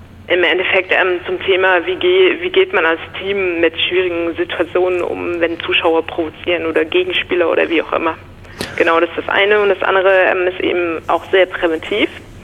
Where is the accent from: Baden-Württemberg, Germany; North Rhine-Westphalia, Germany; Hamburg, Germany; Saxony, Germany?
Baden-Württemberg, Germany; Pforzheim; ich bin ja eigentlich Badenserin. Ich komme ursprünglich ja aus Pforzheim, habe dann in Esslingen auch studiert und in Stuttgart gearbeitet